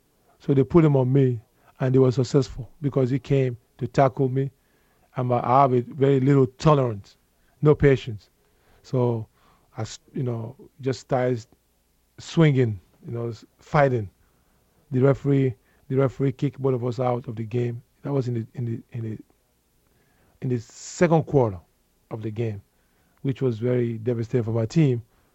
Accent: Nigeria; Well, growing up in Nigeria was a wonderful experience because we loved to play.

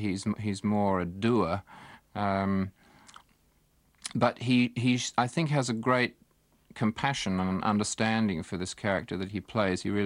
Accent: England, United Kingdom; born there; also born or lived in Malaya; I was born in England. I lived in Malaya.

